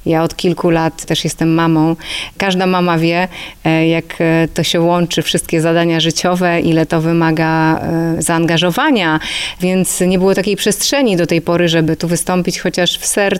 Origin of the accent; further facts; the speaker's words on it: Puławy, Lublin Voivodeship, Poland; Jestem z Puław, bo jestem. Jestem całym sercem z Puław i nigdy się z Puław nie wypisałam. Nie stałam się kimś innym i Puławy są cały czas bardzo mi bliskie. Mam tu rodzinę, mam tu znajomych, przyjaciół